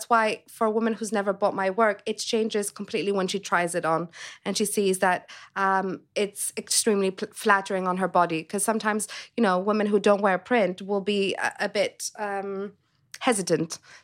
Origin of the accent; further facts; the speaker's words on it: Greece; moved away; And also growing up in Greece, fashion wasn't really an industry that you grew up looking up to.